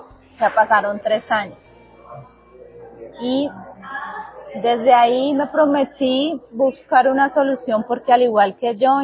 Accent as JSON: {"language": "Spanish", "town": "Cali", "region": "Valle del Cauca", "country": "Colombia", "said": "soy caleña"}